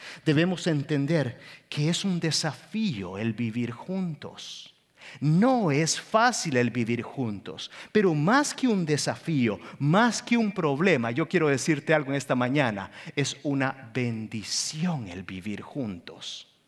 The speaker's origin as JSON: {"language": "Spanish", "country": "El Salvador", "said": "Yo soy de El Salvador. Hay una gran diferencia."}